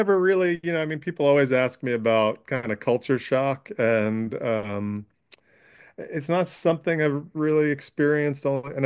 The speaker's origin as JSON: {"language": "English", "town": "Brooklyn", "region": "New York", "country": "United States", "tie": "born or raised there", "said": "I mean, I grew up in Brooklyn, and yeah, I grew up, like I said, in southern Brooklyn, so kind of an end of the line neighborhood near Coney Island."}